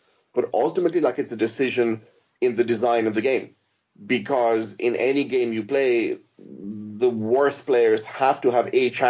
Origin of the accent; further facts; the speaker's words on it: Ireland; which to me as an Irishman is just a bizarre concept.